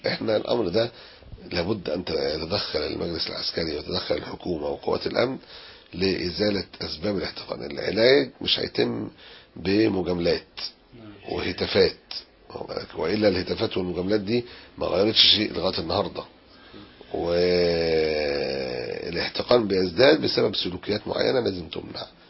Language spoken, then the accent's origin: Arabic; Egypt; احنا مواطنين مصريين